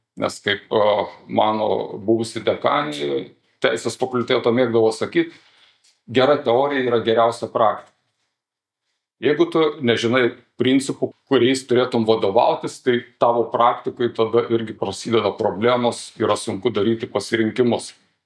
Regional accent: Panevėžys, Panevėžys County, Lithuania; Esu panevėžietis pagal kilmę

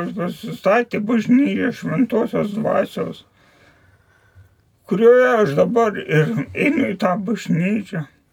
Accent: Kaunas, Kaunas County, Lithuania; born there; Aš gimiau Šančiuose, Žemuosiuose, Narbuto gatvelį.

